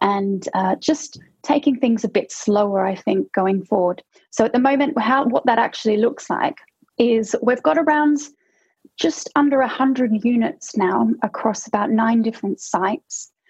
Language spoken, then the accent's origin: English; Australia; now in United Kingdom; Well, I'm Australian, actually, and I moved over to the UK.